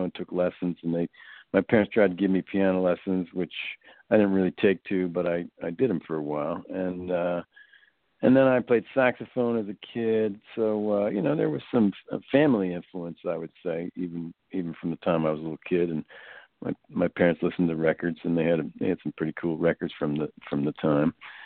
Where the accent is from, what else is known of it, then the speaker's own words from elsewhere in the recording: West Long Branch, New Jersey, United States; I was raised in West Long Branch, New Jersey.